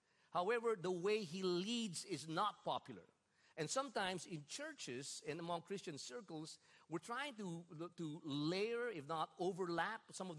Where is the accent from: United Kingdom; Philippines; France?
Philippines; because we're from the Philippines, what are the benefits of the Philippines? It's very hot and it's humid, which keeps us looking young.